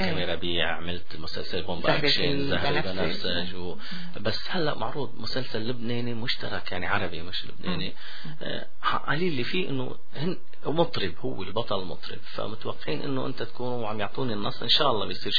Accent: Syria; أنا ماني جار أنا ابن البلد يعني فبتنجرحي معه يعني كيف وتأثرت أكيد بكل الأحوال وأنا بصراحة ما طلعت من سوريا حتى بالحرب حتى كذا عائلتي هونيك

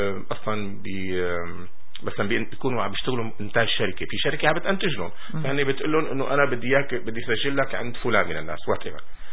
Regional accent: Syria; also born or lived in Egypt; أنا سوري بس إنه بمصر ما بيتقبلوا حدا. أنا اشتغلت بمصر مثلا.

